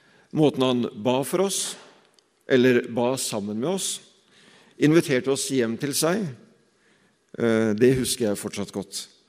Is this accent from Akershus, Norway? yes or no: yes; Nesodden, Akershus, Norway; han jobbet på karosserifabrikken i nabolaget på Nesodden der jeg vokste opp.